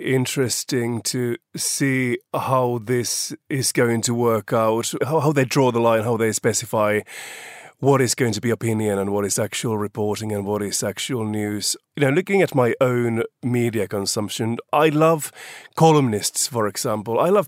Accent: Finland; what's happening in my home country of Finland

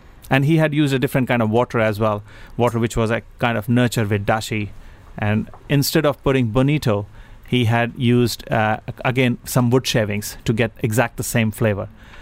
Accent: East India, India; I grew up in India, and East India, not very far from where Kirti is born.

